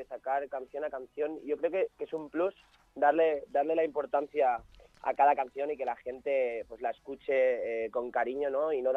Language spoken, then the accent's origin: Spanish; Murcia, Region of Murcia, Spain; Yo vengo de Murcia, en realidad, mi familia es de Murcia y me siento, tengo mucha familia ahí, me siento como en casa y es un lujazo volver a Murcia, a mi tierra, ¿no? También, mi segunda tierra.